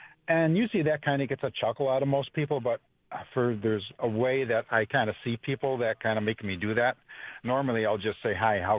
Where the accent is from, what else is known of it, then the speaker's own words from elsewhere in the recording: East Aurora, New York, United States; I mean, I grew up in East Aurora.